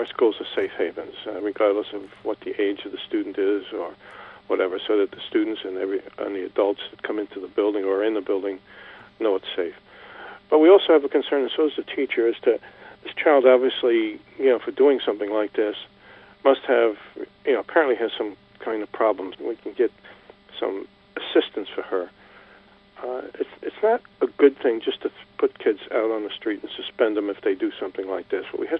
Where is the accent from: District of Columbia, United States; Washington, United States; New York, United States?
New York, United States; Queens; I was brought up in South Ozone Park, Queens. I never knew any of my friends that were shot.